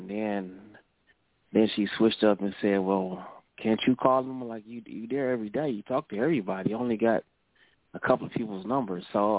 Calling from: Cleveland, Ohio, United States; I'm calling from Cleveland, Ohio.

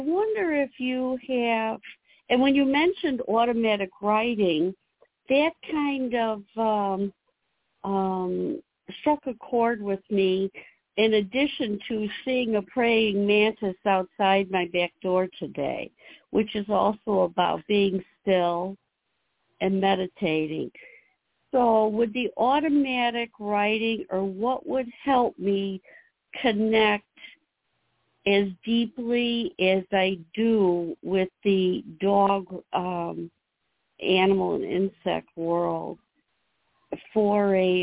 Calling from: Chicago, Illinois, United States; I'm calling from Chicago.

